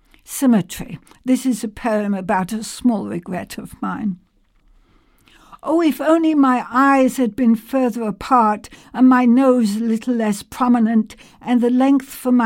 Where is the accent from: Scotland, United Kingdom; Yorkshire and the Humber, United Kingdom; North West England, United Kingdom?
North West England, United Kingdom; Blackpool; I was brought up in Blackpool, a seaside honky-tonk kind of town on the northwest coast of England.